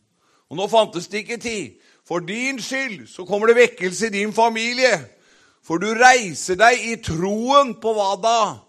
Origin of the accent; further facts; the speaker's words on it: Fåberg, Innlandet, Norway; når jeg begynte å gå rundt på husbesøk på Fåberg, på hjemstedet mitt